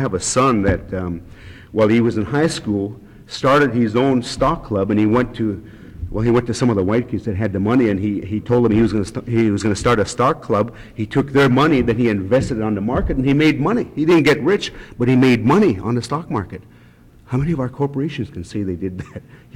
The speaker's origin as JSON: {"language": "English", "region": "Alaska", "country": "United States", "said": "what happened to Alaska Native people up here is, you know, one day we're Indian people, we're fishermen, the next day we were shareholders for a corporation."}